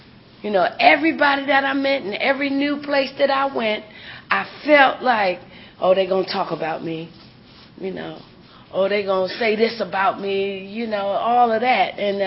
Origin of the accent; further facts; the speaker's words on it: Buffalo, New York, United States; and I'm from Buffalo, New York, and people tease me real bad, you know.